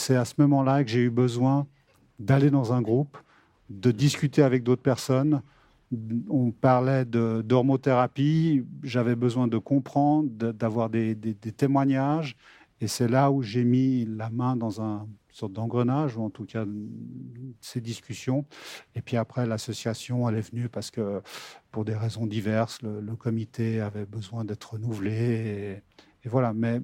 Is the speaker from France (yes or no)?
no; Geneva, Switzerland; puisque je suis genevois, hein, à l'inverse de notre ami valaisan